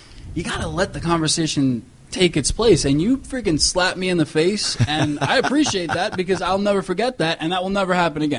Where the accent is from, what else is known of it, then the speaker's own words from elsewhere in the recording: New York, United States; accent: New York; I'm a New Yorker. I got the accents, you know.